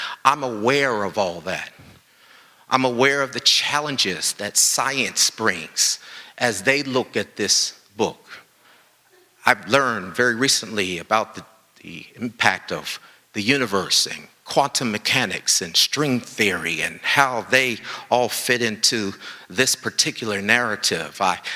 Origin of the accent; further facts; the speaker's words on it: Ohio, United States; born there; also born or lived in Pennsylvania / West Virginia / Washington, D.C.; now in Charlottesville, United States; I was born in Ohio. I lived in Pennsylvania, West Virginia, the Washington, D.C. metropolitan area, and finally arriving here at Charlottesville.